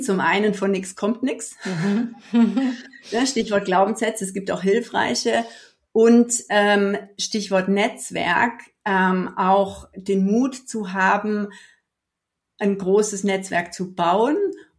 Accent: Germany; Ja, also wo ich herkomme, ist so eher das Rand des Allgäus. Okay. Also es ist nicht krass bergig, aber es ist hügelig genug

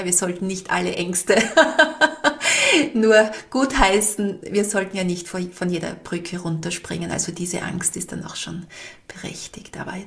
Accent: Styria, Austria; Heißt bei uns in der Steiermark auch so.

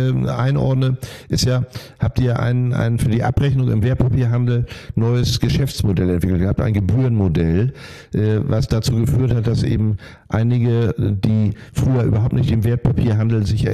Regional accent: Lübeck, Schleswig-Holstein, Germany; Wenn ich Landesauswahl als Jugendlicher in Schleswig-Holstein gespielt habe

